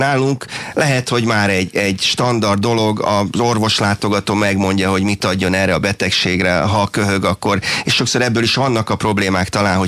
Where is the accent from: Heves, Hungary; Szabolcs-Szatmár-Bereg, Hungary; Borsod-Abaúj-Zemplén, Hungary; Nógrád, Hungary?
Borsod-Abaúj-Zemplén, Hungary; Szerencs; born there; Szerencsén, ahol én egyébként születtem